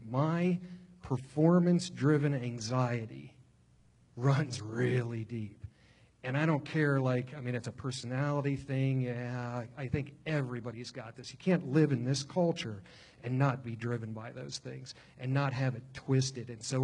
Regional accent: Upper Arlington, Ohio, United States; I grew up in Upper Arlington, okay, and like there was a natural expectation in this, you know, affluent suburban area.

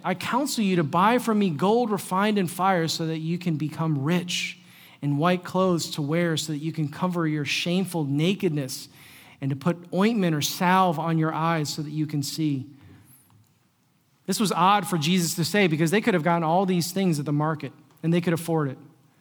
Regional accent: United States; I'm an American speaking to Cambodian people who are impoverished about materialism.

